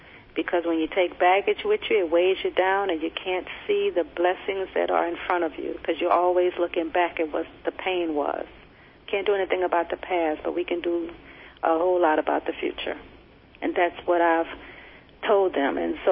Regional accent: Baton Rouge, Louisiana, United States; Baton Rouge, Louisiana.

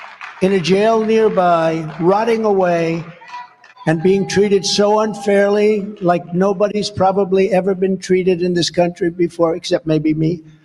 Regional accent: New York, United States; I didn't know them. I was from New York.

